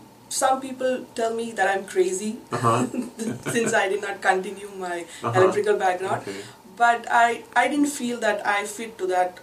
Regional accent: Pleasanton, California, United States; and I'm from Pleasanton.

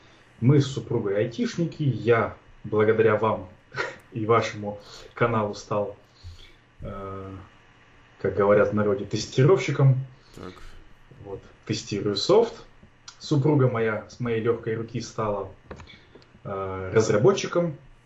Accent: Almaty, Kazakhstan; Нет, я вырос в Алмате. То есть мой город это Алмата.

